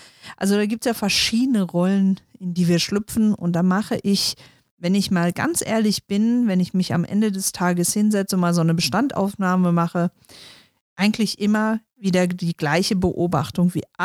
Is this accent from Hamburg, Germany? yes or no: no; North Rhine-Westphalia, Germany; wie man bei uns im Ruhrpott sagt.